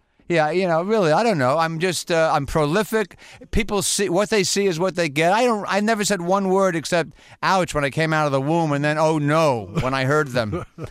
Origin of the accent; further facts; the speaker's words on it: Brooklyn, New York, United States; born there; also born or lived in New Jersey; I was born in Brooklyn, but I was the baby in the family.